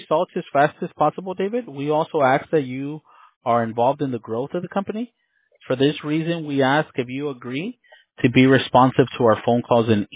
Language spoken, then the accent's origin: English; Mexico; because I'm from Mexico and I go to Mexico, you know, I go to Monterrey or sometimes right there to TJ Tijuana.